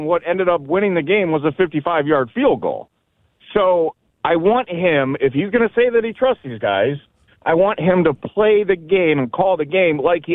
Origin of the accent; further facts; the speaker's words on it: Kent, Ohio, United States; I grew up in Kent, but I've been here for a while, and I love this place.